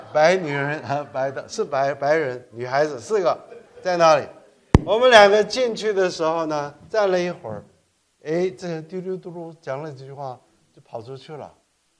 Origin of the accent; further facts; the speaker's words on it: South Korea; 我在韩国长大，